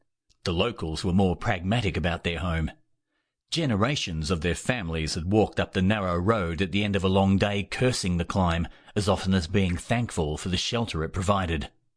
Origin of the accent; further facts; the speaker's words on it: Australia; I'm an Australian author